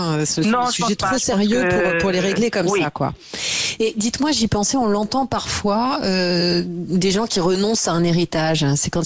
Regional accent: Normandy, France; On va parler de la crème, parce que je suis normande, messieurs, dames

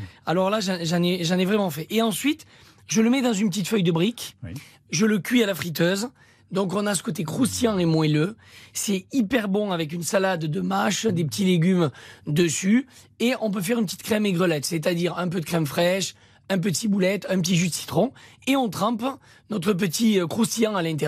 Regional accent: Occitanie, France; Alors ça tombe bien parce que comme je suis originaire de l'Aveyron

